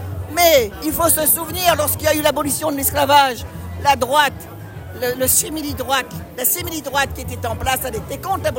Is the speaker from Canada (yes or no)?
no; Réunion; Parce que nous, on est une région est monodépartementale et on est français, européen